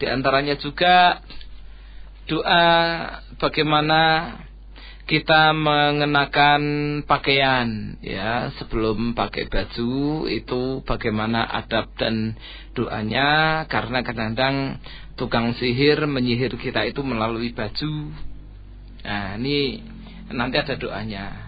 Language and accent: Indonesian; Salatiga, Central Java, Indonesia; saya termasuk jarang yang libur karena saya sendiri juga asli Salatiga, juga dekat.